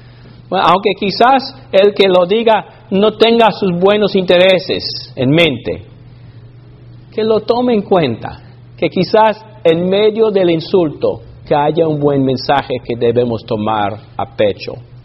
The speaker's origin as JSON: {"language": "Spanish", "region": "Alabama", "country": "United States", "tie": "born or raised there", "second_language": "Spanish", "said": "Cuando me crié en Alabama en los años 1960 y 1970, estoy hablando de mi edad. Estoy confesando mi edad."}